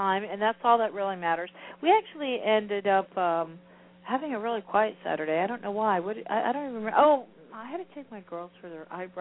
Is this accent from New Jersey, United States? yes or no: yes; New Jersey, United States; And I can say freaking because I'm from New Jersey, and it doesn't mean anything inappropriate. That's just freaking. It's my Jersey slang, okay?